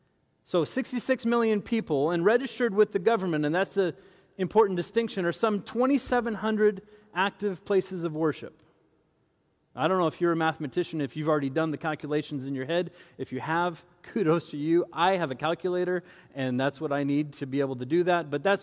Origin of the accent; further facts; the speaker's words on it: Haiti; I grew up as a missionary's kid. I grew up in Haiti, poorest country in the Western Hemisphere